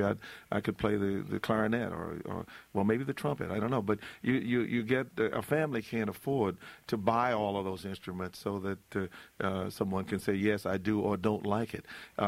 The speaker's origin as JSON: {"language": "English", "town": "Washington", "region": "District of Columbia", "country": "United States", "tie": "born or raised there", "also_born_or_lived": "North Carolina, United States", "said": "I grew up in the South. I was born in North Carolina, grew up in Washington, D.C., and I've seen things change radically in my lifetime."}